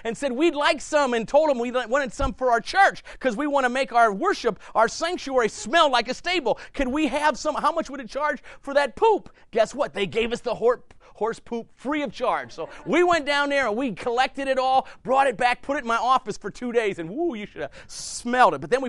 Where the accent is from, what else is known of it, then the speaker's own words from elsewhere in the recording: Iowa, United States; Now, I'm from Iowa. I grew up working on farms. I know what a manger is.